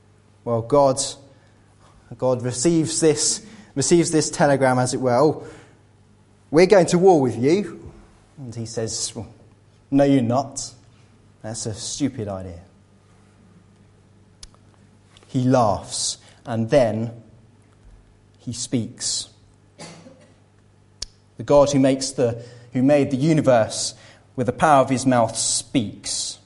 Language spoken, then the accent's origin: English; United Kingdom; because I'm British